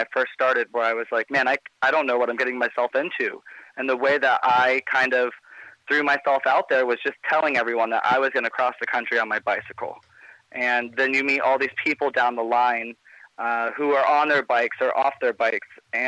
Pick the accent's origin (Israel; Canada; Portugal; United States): United States; Fort Myers, Florida; I grew up in Fort Myers, Florida.